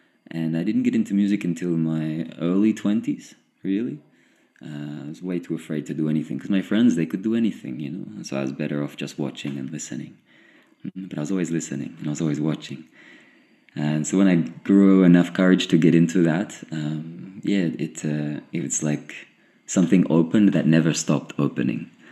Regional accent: Gold Coast, Queensland, Australia; also born or lived in New South Wales; I'm not from South Australia. I was actually just there for about 12 months

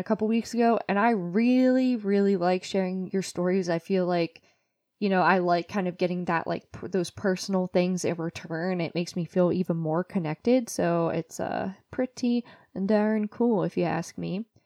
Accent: United States; I'm from the United States, but I was thinking of maybe doing like a, you know, the state's urban legends type thing.

